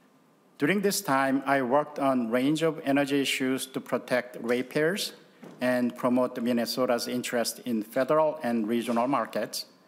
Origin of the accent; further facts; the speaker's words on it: Seoul, South Korea; English is a second language; moved away as an adult; now in United States; I was born and raised in Seoul, Republic of Korea. I came to the United States when I was almost 19 in 1983. When I came to the United States, I barely spoke and understood English.